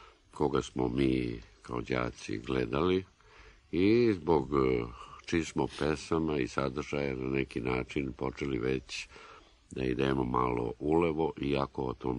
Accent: Čačak, Šumadija and Western Serbia, Serbia; Rođen sam u Čačku, u jednoj maloj ulici, koja se i onda i danas zove Cigan Mala, u komšiluku u kome je bio jedan pop, jedan sarač. Čačak je u to vreme bio jedan mali gradić, 8000

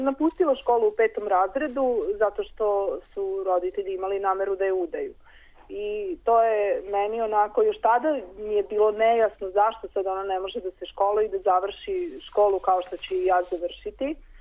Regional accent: Serbia; se umrežavaju te ženske romske organizacije i kod nas u Srbiji

